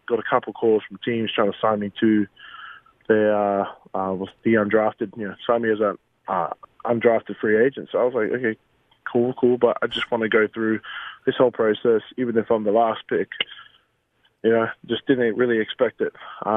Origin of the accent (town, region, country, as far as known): Australia